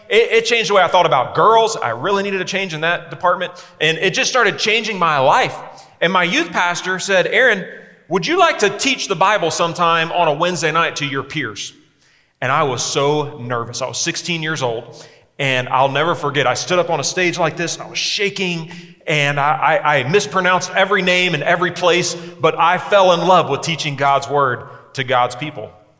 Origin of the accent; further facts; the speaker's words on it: Mulberry, Florida, United States; also born or lived in Camden, New Jersey; Mulberry is a small little town, 3,000 people, and my family moved there when I was one from Camden, New Jersey. And if you are from Camden, New Jersey, and you're Italian, if you go to church, you probably go to a Catholic church, and my family did.